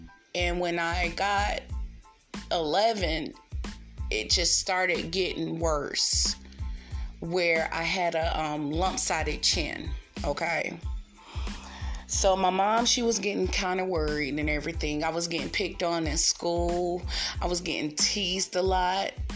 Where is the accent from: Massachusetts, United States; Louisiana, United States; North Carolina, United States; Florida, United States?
North Carolina, United States; Raleigh; moved away; I'm from Raleigh, North Carolina, guys, just in case y'all don't know, but I moved out of Raleigh.